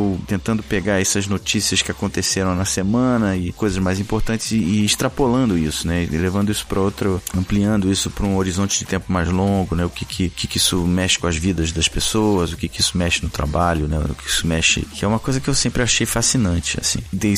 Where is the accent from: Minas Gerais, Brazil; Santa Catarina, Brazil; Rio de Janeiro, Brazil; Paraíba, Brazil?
Rio de Janeiro, Brazil; now in São Paulo, Brazil; Eu sou do Rio, mas moro em São Paulo.